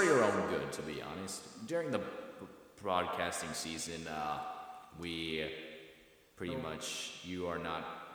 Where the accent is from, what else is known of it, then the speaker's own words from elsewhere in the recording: London, United Kingdom; is that your real accent? I'm like, yeah, that's right, I'm from London.